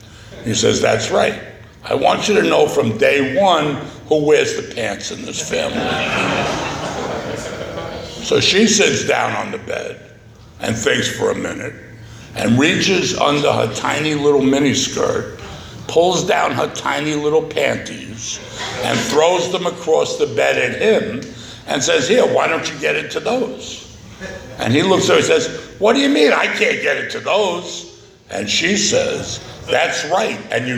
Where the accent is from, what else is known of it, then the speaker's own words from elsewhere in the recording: New York City, New York, United States; I'm from New York City, and I'm just so blessed to be a member of Alcoholics Anonymous.